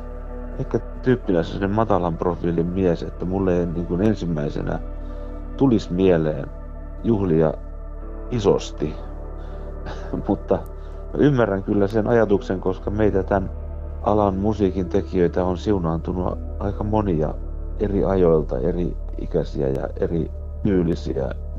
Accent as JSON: {"language": "Finnish", "country": "Namibia", "tie": "born or raised there", "said": "mulla on lapsuuteni ollut lähetysmailla Namibiassa, niin mulla on vahvat tämmöiset kirkolliset juuret."}